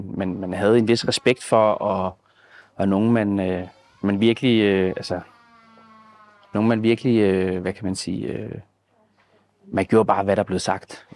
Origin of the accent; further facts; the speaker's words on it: Brøndby, Capital Region of Denmark, Denmark; jeg er jo født og opvokset i Brøndby Øster, og startede som, tror jeg, 4 i Brøndby Vester på Nørgårdsskolen